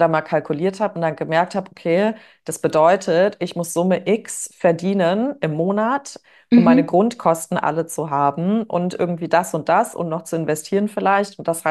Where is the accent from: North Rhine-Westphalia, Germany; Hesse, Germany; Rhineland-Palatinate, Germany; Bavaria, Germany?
Hesse, Germany; Bad Soden; Da habe ich in so einem Schmuckladen bei uns in Bad Soden in der Nähe von Frankfurt gearbeitet